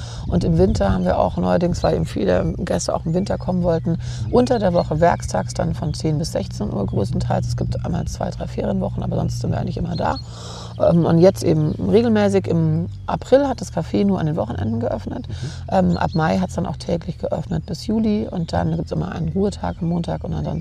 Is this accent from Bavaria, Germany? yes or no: yes; Munich, Bavaria, Germany; ich komme ja aus München